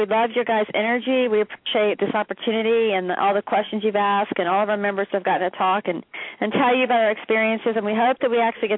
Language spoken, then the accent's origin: English; Richmond, Virginia, United States; Yeah, that's where I'm from. I'm from Richmond, actually.